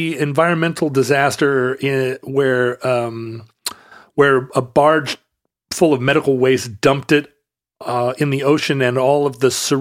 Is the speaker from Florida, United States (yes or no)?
no; Kingston, Washington, United States; growing up in Puget Sound as a kid, we lived over in Kingston, Washington, when I was little.